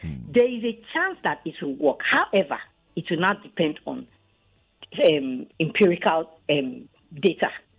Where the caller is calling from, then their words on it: Lagos, Nigeria; I know that I am from Lagos State.